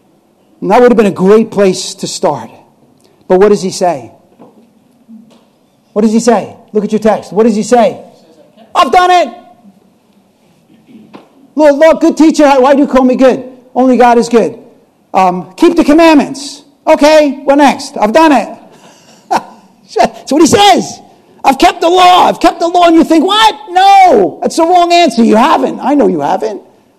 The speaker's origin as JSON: {"language": "English", "region": "New York", "country": "United States", "tie": "born or raised there", "said": "I grew up in New York, Italian Catholic."}